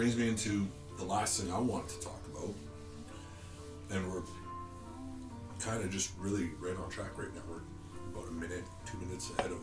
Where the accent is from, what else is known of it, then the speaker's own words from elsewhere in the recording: Canada; I think that's because I'm from Canada.